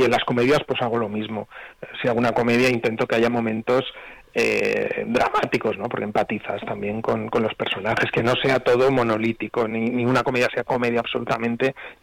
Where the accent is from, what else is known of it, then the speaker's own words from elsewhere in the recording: Valencia, Valencian Community, Spain; yo soy valenciano, hacía mucho tiempo que no rodaba una película en Valencia y me apetecía mucho volver a casa